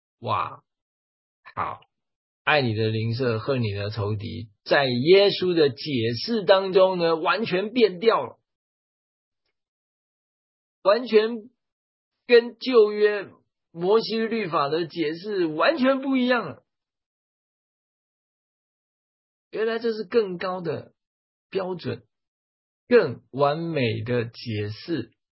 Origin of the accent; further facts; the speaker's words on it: China; 当然，我们中国人的习性啊，当然我们都是很谦卑的